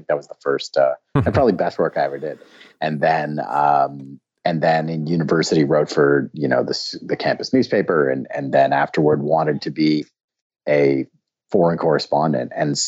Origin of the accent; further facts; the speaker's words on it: Canada; when I first got down there, because I'm from Canada.